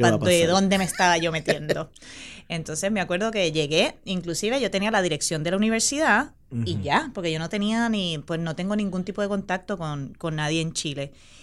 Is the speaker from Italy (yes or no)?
no; Puerto Rico; yo soy de Puerto Rico.